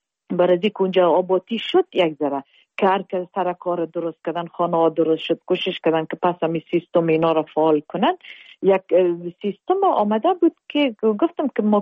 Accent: Afghanistan; ما افغان هستیم

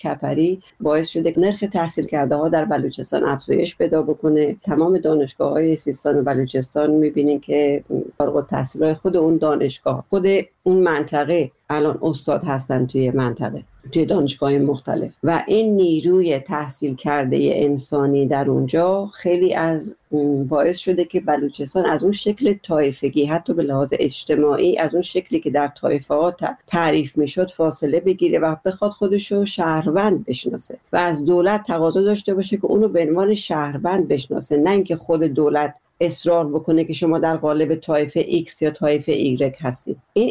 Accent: Iran; به عنوان یه کسی که از جای دیگه هستیم که بابا ما یه بخشی از ایرانیم،

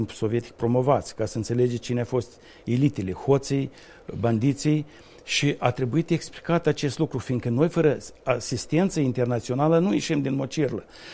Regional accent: Mereșeuca, Ocnița District, Moldova; Da, eu sunt din Mereșeuca și eram foarte mândru de nordul Moldovei.

